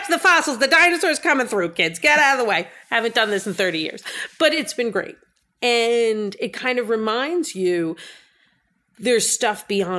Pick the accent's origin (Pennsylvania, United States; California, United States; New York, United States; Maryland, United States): New York, United States; Long Island; And when I was a kid, I grew up on Long Island and there were little stables everywhere.